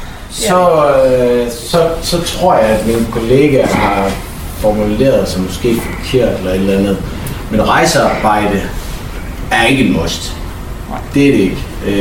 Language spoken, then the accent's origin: Danish; Frederikshavn, North Denmark Region, Denmark; Man kan godt bo i Sæby eller Frederikshavn. Jeg er selv fra Frederikshavn.